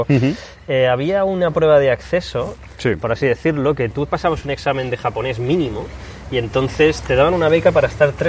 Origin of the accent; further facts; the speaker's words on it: Spain; Y me dijeron, bueno, como los españoles tenemos buen acento japonés